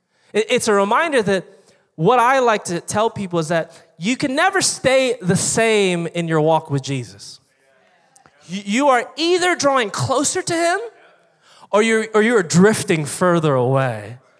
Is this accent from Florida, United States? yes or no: no; Virginia Beach, Virginia, United States; I grew up in Virginia Beach. I still got my 757 phone number.